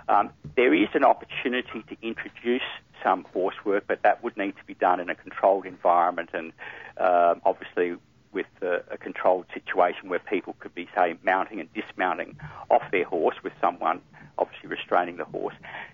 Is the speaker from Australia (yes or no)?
yes; Perth, Western Australia, Australia; moved away; I mean, I'm from Perth originally, so I take great pleasure in, you know, a trip across the Nullarbor and spending a few weeks in WA.